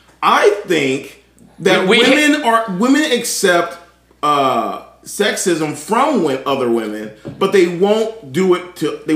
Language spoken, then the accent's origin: English; Canada; I'm from Canada.